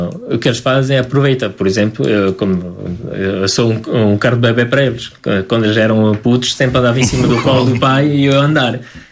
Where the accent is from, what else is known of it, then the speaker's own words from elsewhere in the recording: Soure, Centro, Portugal; Sou de Soure, ao pé de Coimbra.